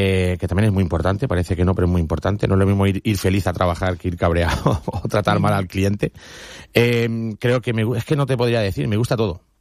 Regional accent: Benidorm, Valencian Community, Spain; somos de aquí de Benidorm

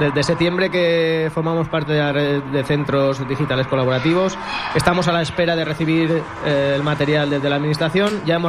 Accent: Anna, Valencian Community, Spain; now in Benidorm, Spain; Yo no soy de aquí, de Benidorm. Virginia y Angélica sí, yo soy de un pueblo del interior de Valencia que se llama Agna

